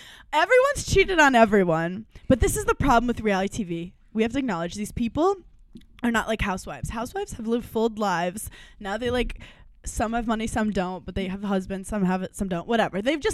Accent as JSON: {"language": "English", "town": "Brooklyn", "region": "New York", "country": "United States", "said": "And like, I'm from Brooklyn."}